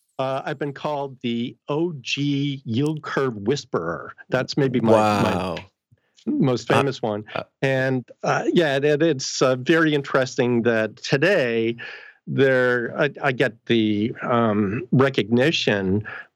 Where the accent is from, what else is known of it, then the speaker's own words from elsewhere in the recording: Canada; I'm Canadian, by the way.